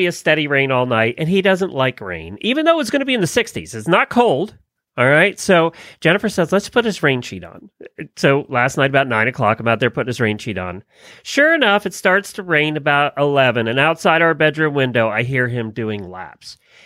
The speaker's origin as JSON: {"language": "English", "town": "Ocala", "region": "Florida", "country": "United States", "said": "from Ocala, Florida."}